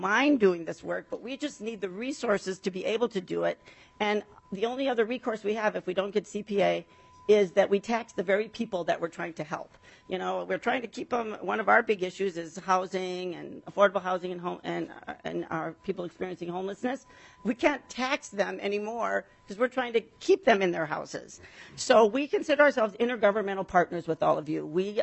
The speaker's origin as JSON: {"language": "English", "region": "Minnesota", "country": "United States", "said": "I am from Ramsey County, and that's an urban county here."}